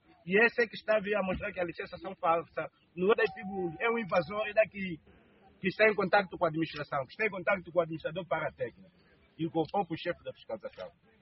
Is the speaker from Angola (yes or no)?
yes; Angola; E nós, enquanto angolanos, nunca vamos aceitar isso.